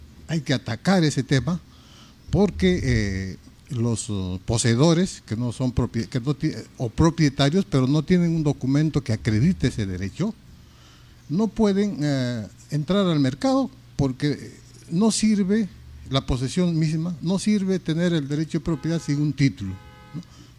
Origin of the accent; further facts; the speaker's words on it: Ollantaytambo, Cusco, Peru; Yo soy del Cusco, exactamente nacido en Ollantaytambo, ¿no?